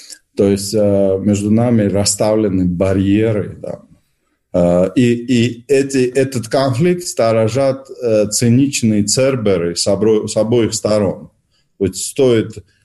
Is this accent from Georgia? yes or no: yes; Georgia; которые мы, грузины, считали, считаем и будем всегда считать частью Грузии